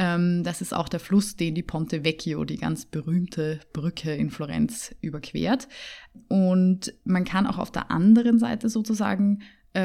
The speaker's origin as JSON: {"language": "German", "region": "Vienna", "country": "Austria", "said": "Ich komme aus Wien, deswegen bin ich mit dem Nachtzug angereist"}